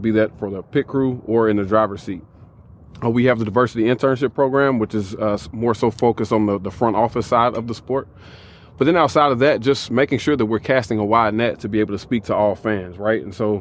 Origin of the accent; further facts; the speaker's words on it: Nashville, Tennessee, United States; I'm from Nashville, Tennessee.